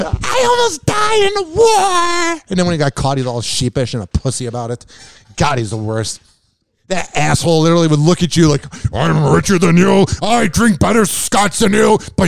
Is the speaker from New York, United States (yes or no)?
yes; New York, United States; Oh, gross. I'm from New York!